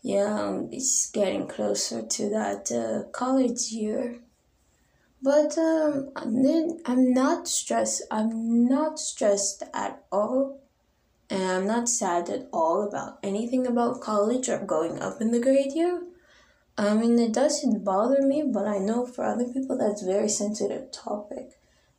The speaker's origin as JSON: {"language": "English", "country": "United States", "tie": "born or raised there", "said": "It was nice growing up in American schools."}